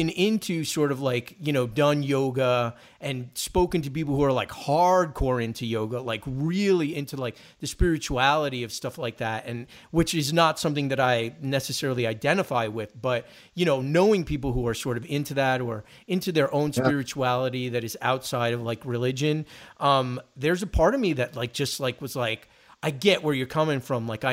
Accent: East Coast, United States; I'm sorry, we're all from the East Coast.

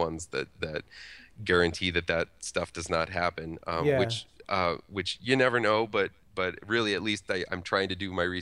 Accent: Lima, Ohio, United States; There's also, it's set in my hometown of Lima, Ohio, which was just a little kind of like callback to there.

